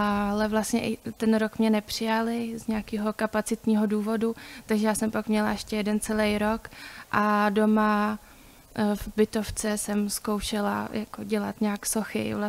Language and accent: Czech; Jaroměř, Hradec Králové Region, Czechia; born there; now in Ostrava, Czechia; Narodila jsem se v Jaroměři.